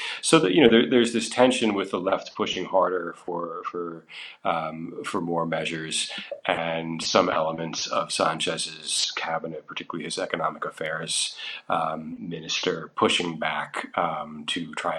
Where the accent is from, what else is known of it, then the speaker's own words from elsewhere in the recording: United States; as an American, it's a quite extraordinary thing to go to the doctor here